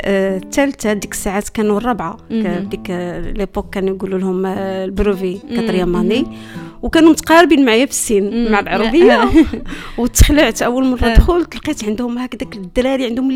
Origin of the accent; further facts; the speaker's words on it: Oujda, Oriental, Morocco; وأنا تربيت في مدينة وجدة، ما كانش عندي خيار أنني يمشي نقرأ برا على وجدة